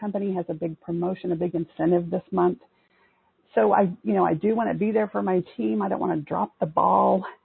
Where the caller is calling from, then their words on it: Oklahoma City, Oklahoma, United States; I am calling from Oklahoma City area